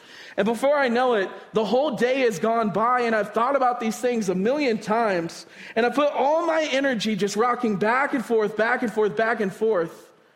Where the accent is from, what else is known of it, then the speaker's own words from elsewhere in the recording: the South, United States; born there; I was born in the South and, you know, everybody would sit on their porch, drink their sweet tea with their rocking chairs.